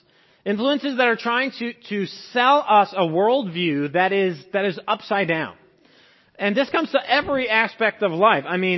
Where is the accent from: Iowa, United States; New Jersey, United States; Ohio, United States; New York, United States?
Iowa, United States; I'm from Iowa. I'm not ready for this stuff.